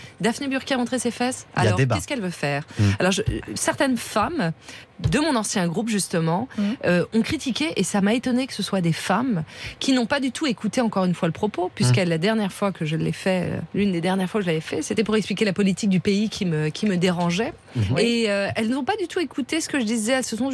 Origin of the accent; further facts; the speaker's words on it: Paris, Île-de-France, France; je lui faisais honte, puisque dans le métro, je suis parisienne.